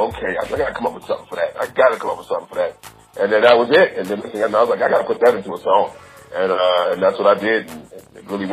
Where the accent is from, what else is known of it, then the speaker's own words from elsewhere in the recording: New York, United States; Born and raised in the Bronx, man, and that's where it all started for me